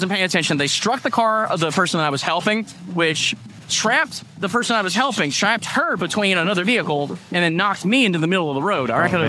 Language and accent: English; Mobile, Alabama, United States; I'm from Mobile, Alabama.